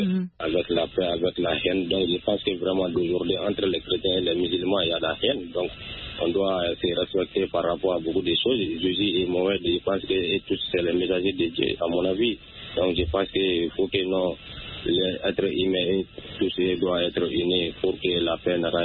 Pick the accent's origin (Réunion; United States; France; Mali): Mali; Sonikeni; Oui, effectivement, jusqu'à dans mon village natal à Sonikeni.